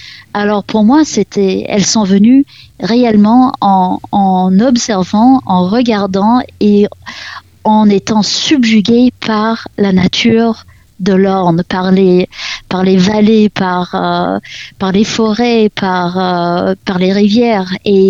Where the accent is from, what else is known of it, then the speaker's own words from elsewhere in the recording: Canada; now in France; j'ai un ami qui me rend visite du Canada en ce moment, de mon pays natal, avec un musicien avec qui j'ai grandi.